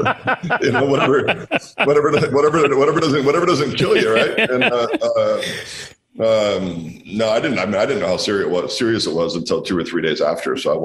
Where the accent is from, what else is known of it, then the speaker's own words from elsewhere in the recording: Walla Walla, Washington, United States; No, we're out here making wine in my hometown in Walla Walla.